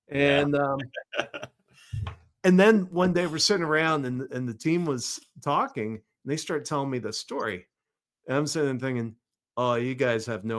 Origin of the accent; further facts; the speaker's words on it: Dallas, Texas, United States; But I grew up in Dallas.